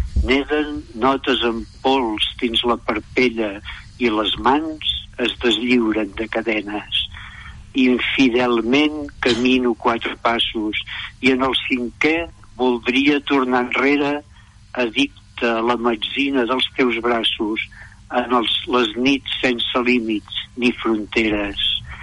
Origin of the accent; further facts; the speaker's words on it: Manresa, Catalonia, Spain; now in Solsona, Spain; jo els últims 5 anys que vaig treballar aquí a Solsona, i la meva dona encara treballa aquí a Solsona. Per tant, estem instal·lats a Solsona, tot i que som de Manresa.